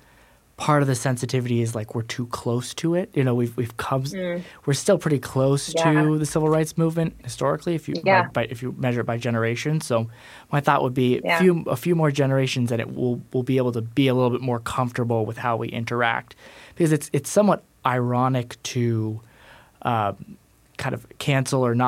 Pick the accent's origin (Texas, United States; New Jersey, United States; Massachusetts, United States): Massachusetts, United States; I mean, I'm from the North, grew up in Massachusetts.